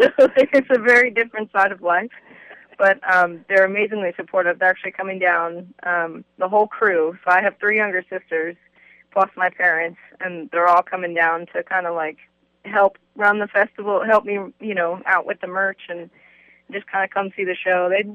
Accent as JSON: {"language": "English", "region": "Texas", "country": "United States", "said": "I'm originally from the South, Texas, so I kind of like the pace of life and the people."}